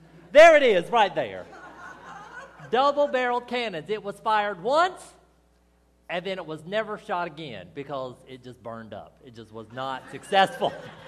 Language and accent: English; Athens, Georgia, United States; But I want to take you to a journey to my hometown. Many of you may know as, oh my God, Athens, Georgia.